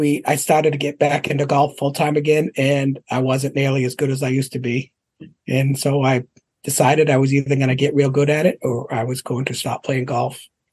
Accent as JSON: {"language": "English", "town": "New Boston", "country": "United States", "tie": "born or raised there", "said": "So I grew up in New Boston, and I still live there. It's been my whole life."}